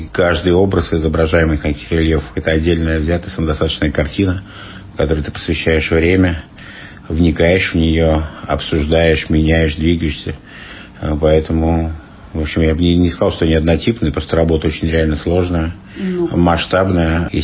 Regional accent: Moscow, Russia; also born or lived in Ufa; Ну, я родился в Уфе, люблю свою родину малую. Ну, вся жизнь моя связана с Москвой. В детстве я приехал в Москву и воспитывался как москвич. И, ну, могу себя назвать москвичом по своему духу.

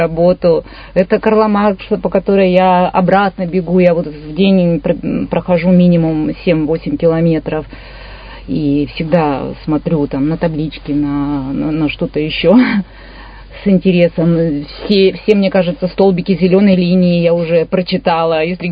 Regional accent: Irkutsk Oblast, Russia; now in Irkutsk, Russia; Я тоже не коренная иркутянка, из севера Иркутской области приехала, студенткой здесь осталась.

